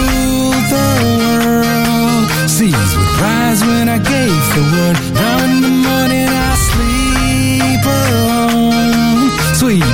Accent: Nieuwpoort, West Flanders, Belgium; Ja, maar ik ben dus opgegroeid in Nieuwpoort, hè?

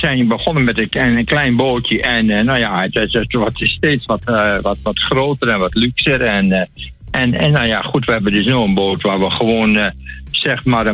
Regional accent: Wolvega, Friesland, Netherlands; Nee, maar wij komen uit Wolvega, Friesland.

